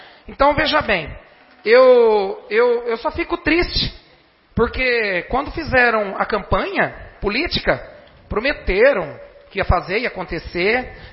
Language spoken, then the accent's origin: Portuguese; Brazil; born there; Eu nasci na beira do buracão, na Vila Rebelo, e pretendo morrer onde eu estou morando, na minha vila.